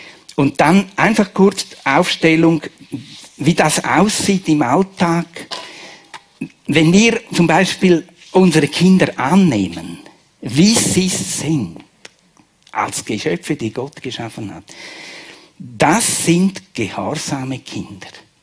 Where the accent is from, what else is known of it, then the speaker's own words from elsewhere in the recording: Graubünden, Switzerland; Und ich brauche als Bündner, mit meinem Grind, brauche ich das Wort jeden Tag.